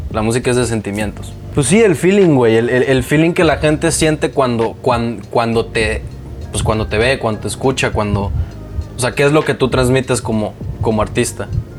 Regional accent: Cancún, Quintana Roo, Mexico; No solo es el rey de la selva porque soy de Cancún, güey.

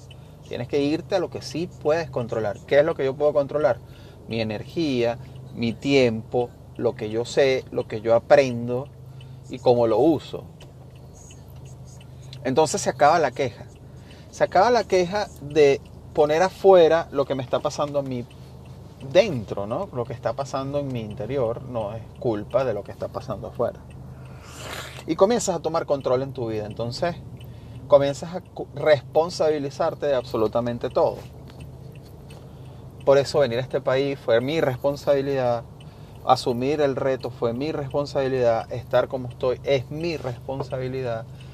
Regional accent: Venezuela; now in United States; soy venezolano. Emigré de Venezuela hace casi 4 años ya. Me vine a los Estados Unidos. Emigré corriendo, salí corriendo de mi país, tal cual.

